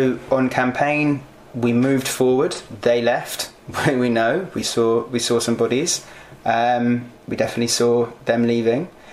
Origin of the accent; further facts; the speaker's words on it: England, United Kingdom; Oh, I'm from England, of course.